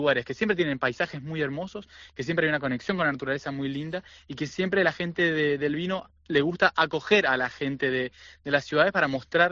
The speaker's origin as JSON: {"language": "Spanish", "region": "Mendoza", "country": "Argentina", "lives_now": "Spain", "said": "Nosotros somos de Mendoza, de los Andes en Argentina."}